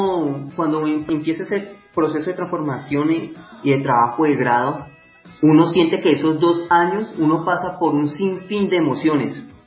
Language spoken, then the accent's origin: Spanish; Colombia; como muchos colombianos